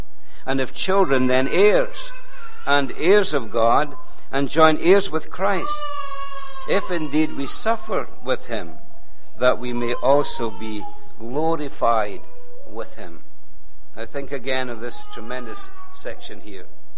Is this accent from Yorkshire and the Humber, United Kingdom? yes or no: no; Edinburgh, Scotland, United Kingdom; Now remember, I came from Edinburgh. I knew the city.